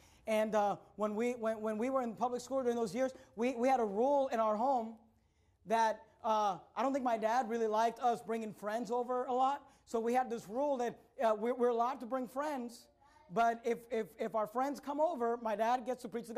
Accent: Hayward, California, United States; also born or lived in San Leandro; I grew up in the Bay Area. I lived in Hayward, California. We moved from Hayward, California to San Leandro, San Lorenzo, California.

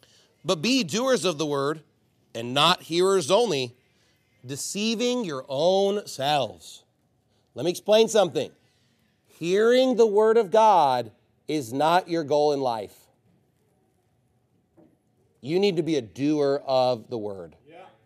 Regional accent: Texas, United States; I'm an American. I'm a Texan.

